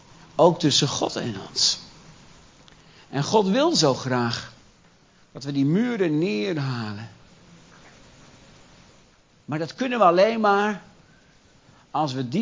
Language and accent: Dutch; Gelderland, Netherlands; En zei, oh, zei ik, ik kom uit de Achterhoek.